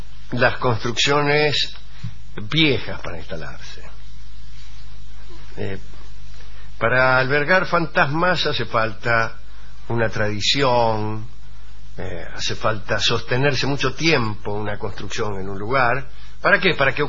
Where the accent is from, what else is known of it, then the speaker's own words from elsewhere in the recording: Sauce, Canelones, Uruguay; Soy de Sauce, Canelones.